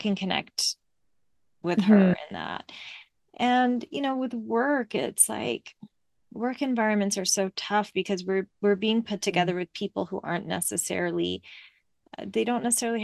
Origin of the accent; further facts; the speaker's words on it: Beirut, Beirut Governorate, Lebanon; I grew up in Beirut. Like, I mean, the least naturey place on ever. And I just like, just such a city girl.